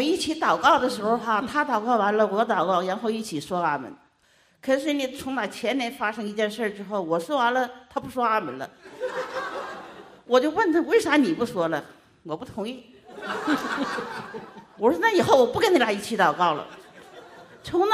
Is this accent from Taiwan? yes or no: no; Changchun, Jilin, China; now in United States; 我是从大陆长春来的。